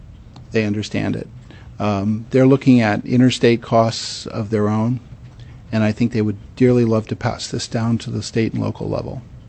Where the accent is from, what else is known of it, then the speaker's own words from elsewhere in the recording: California, United States; I'm from California, so I won't.